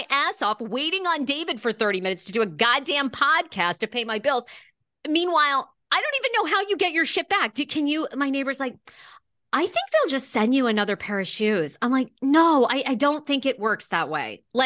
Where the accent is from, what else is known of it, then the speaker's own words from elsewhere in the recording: Ireland; I'm a Irishman.